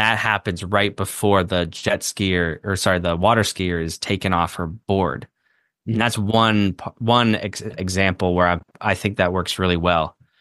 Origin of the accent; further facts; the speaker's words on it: Orlando, Florida, United States; so I grew up in Orlando, and one of my favorite places in the world is Universal Studios Orlando, the theme park.